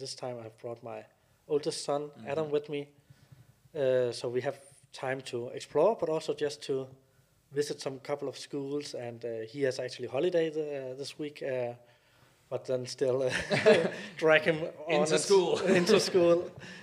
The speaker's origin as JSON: {"language": "English", "country": "Denmark", "second_language": "English", "said": "I thought, yeah, but Denmark, it's a small country, 5.5 million people, so it's fewer people than are living in London."}